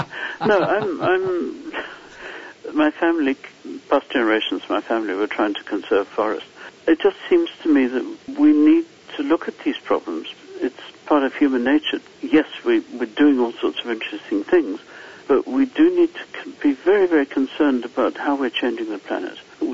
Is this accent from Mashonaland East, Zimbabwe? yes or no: no; Harare, Zimbabwe; For example, my hometown in Harare in Zimbabwe, there's a landfill there that's quite frequently on fire, making lots of air pollution.